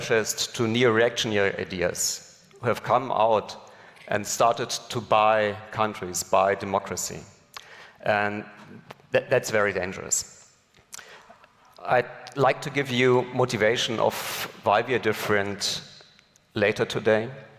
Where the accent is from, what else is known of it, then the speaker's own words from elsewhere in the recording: Berlin, Germany; This is East Berlin. I grew up in East Berlin.